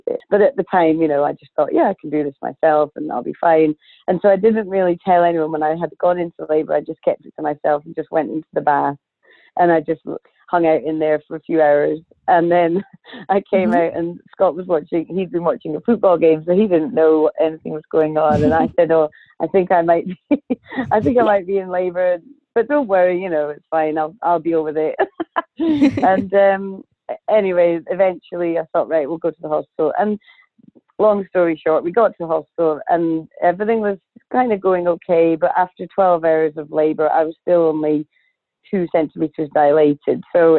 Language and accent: English; Scotland, United Kingdom; moved away as an adult; now in Sydney, Australia; So I'm originally from Scotland. I now live in Sydney. I've been here for just over 7 years.